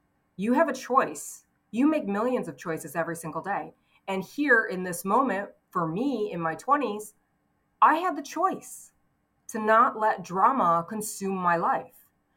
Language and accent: English; Michigan, United States; moved away as an adult; now in California, United States; And it took me until I was about 20 years old. I moved out of my hometown, like, you know, and moved from Michigan to California.